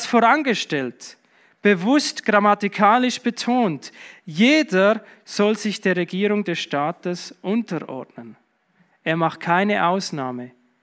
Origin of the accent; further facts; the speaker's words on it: Switzerland; wer sind wir Schweizer? Wir sind Brüder und Schwestern.